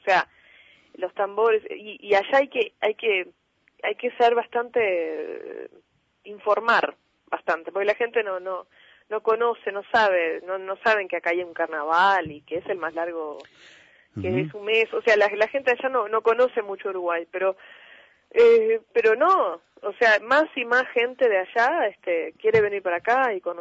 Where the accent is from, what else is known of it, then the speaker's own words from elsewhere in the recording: Stockholm, Stockholm County, Sweden; me crié en Suecia, en Estocolmo, la capital, pero por suerte tuve mucho contacto con mis raíces, vamos a decir. Siempre, por ejemplo, mis padres siempre me hablaron en español, en casa, siempre era español.